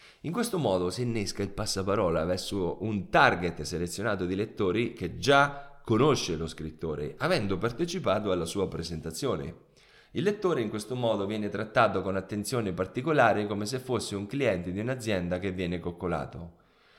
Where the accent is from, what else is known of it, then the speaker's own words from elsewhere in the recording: Porto Sant'Elpidio, Marche, Italy; Siamo così partiti in questo progetto nell'organizzare una presentazione al club Juve del mio paese, che è Porto Sant'Elpidio.